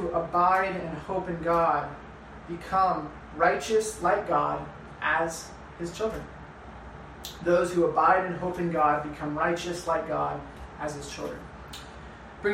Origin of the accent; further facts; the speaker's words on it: Hanford, California, United States; growing up in Hanford in the Valley, there's fog all the time.